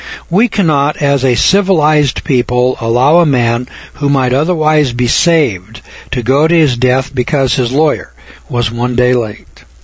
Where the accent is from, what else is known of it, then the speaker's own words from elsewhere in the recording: Idaho, United States; Now, I was from Idaho, and in Idaho, we have a 30-day appellate rule